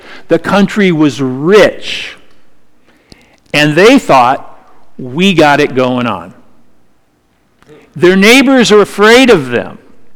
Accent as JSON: {"language": "English", "town": "Los Angeles", "region": "California", "country": "United States", "tie": "born or raised there", "said": "When I grew up in Los Angeles, in the 70s, primarily"}